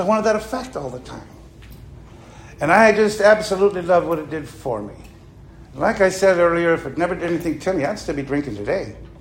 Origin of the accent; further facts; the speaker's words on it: Fresno, California, United States; I was raised in Fresno, and I decided all my problems are in Fresno